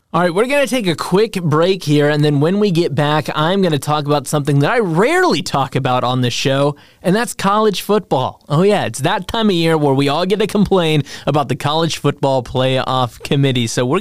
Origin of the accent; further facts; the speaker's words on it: Tennessee, United States; I grew up here down in Tennessee in the South, and the SEC is king down here.